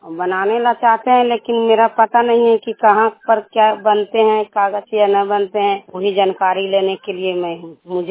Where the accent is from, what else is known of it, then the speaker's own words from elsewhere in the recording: Chorogaon, Bihar, India; Harnaut block चोरोगांव से है।